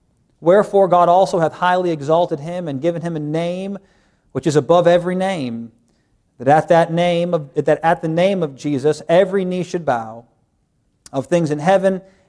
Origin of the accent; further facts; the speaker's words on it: Butler, Pennsylvania, United States; And these are people I grew up with in Butler, Pennsylvania.